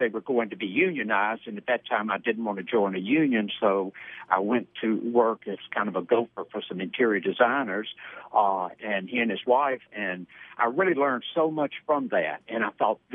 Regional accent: Columbus, Mississippi, United States; also born or lived in Fulton, Kentucky; I grew up in Mississippi, Columbus, Mississippi. Great place to grow up. And actually originally from Fulton, Kentucky. So I'm back home.

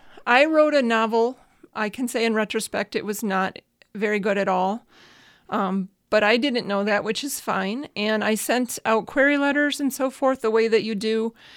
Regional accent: Michigan, United States; I grew up in the Thumb of Michigan. My parents had a small farm between Caro and Kingston.

